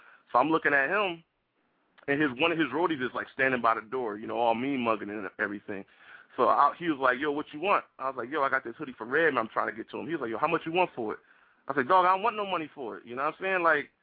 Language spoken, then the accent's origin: English; Trenton, New Jersey, United States; I'm from Jersey as well, Trenton, the capital.